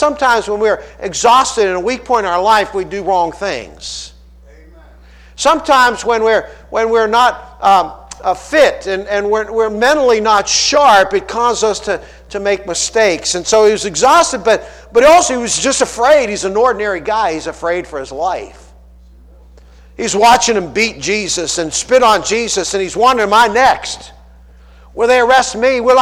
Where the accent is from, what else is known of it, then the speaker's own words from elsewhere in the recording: Pittsburgh, Pennsylvania, United States; I'm from Pittsburgh. I don't have a Pittsburghese, but if I did, I'd say Yinz guys, you know.